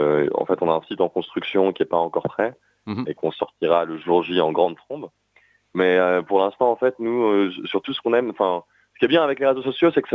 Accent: Paris, Île-de-France, France; parce que nous on vient des quartiers périphériques de Babylone, de Paris.

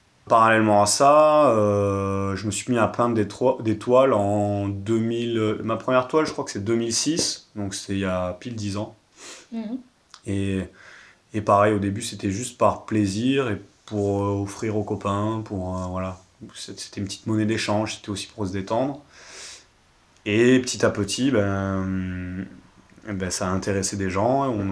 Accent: Montpellier, Occitanie, France; Je suis né à Montpellier, en fait. Donc Montpellier, c'est ma ville. J'y ai grandi à travers les cultures urbaines

